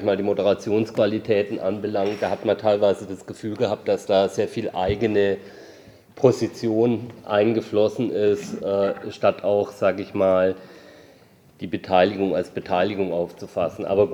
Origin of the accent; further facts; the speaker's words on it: Freiburg, Baden-Württemberg, Germany; Und wir nutzen ja als Freiburger diese Orte auch sehr gern